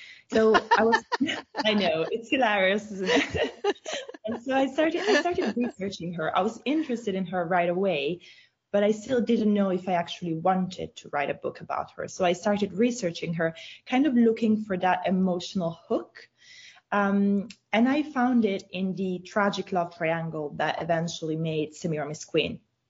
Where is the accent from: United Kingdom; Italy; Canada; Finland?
Italy; also born or lived in United States; I was born in the US, but I grew up in Italy.